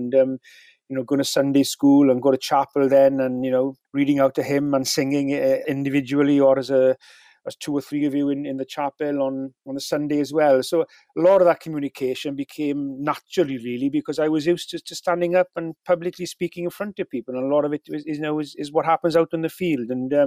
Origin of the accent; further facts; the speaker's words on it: Wales, United Kingdom; first language Welsh; English is a second language; And Welsh is my first language. English is my second language. And that's it. I don't speak any other languages.